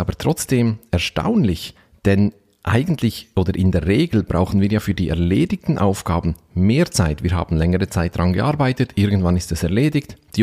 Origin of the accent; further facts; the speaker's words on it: Switzerland; Bei uns in der Schweiz sagt man auch eine Auslegeordnung gemacht.